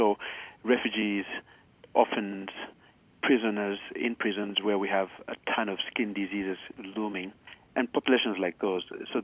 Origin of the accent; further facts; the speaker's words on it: Uganda; I'm originally Ugandan